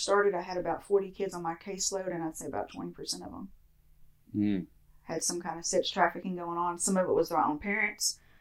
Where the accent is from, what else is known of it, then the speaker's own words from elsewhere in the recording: Russellville, United States; I'm from Russellville.